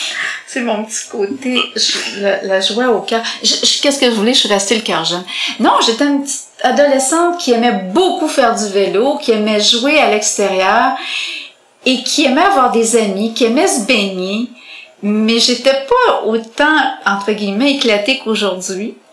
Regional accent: Longueuil, Quebec, Canada; je suis née à Québec, je suis une Québécoise de naissance. Par contre, je suis partie de la belle ville de Québec, j'étais bébé, j'ai toujours vécu par la suite sur la rive sud, Longueuil et les environs.

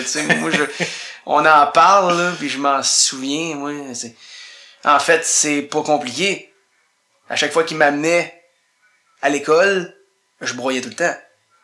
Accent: Rouyn-Noranda, Quebec, Canada; c'est l'école où j'allais en Abitibi, qui s'appelait l'école Jean 23, parce que moi, je suis de Rouyn-Noranda, en fait.

